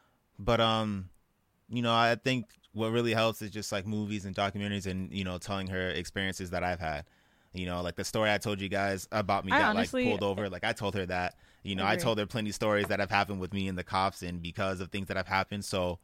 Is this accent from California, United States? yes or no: yes; Inglewood, California, United States; also born or lived in the valley; nah, I was born in Inglewood, you know what I mean? And it's not like I left Inglewood when I was like 3.